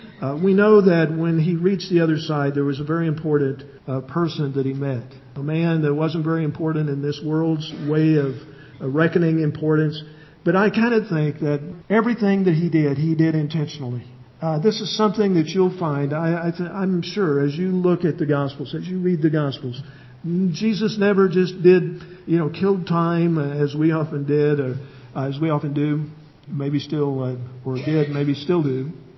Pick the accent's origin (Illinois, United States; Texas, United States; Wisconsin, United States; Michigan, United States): Illinois, United States; We came from Illinois, you may know, and we're kind of bred to think about, you know, that part of the history of the state there.